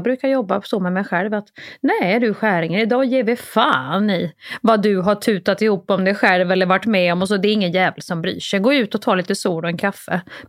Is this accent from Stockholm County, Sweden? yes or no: no; Värmland, Sweden; accent: Värmland; då automatiskt så sålar jag också bort min värmländska